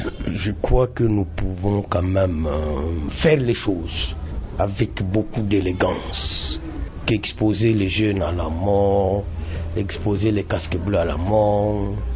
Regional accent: Kivu, DR Congo; Je suis kivoussien, je suis de l'Est, je suis congolais.

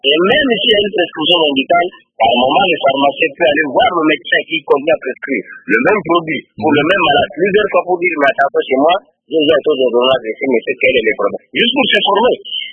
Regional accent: DR Congo; l'usage est prohibé chez nous, à la République démocratique du Congo

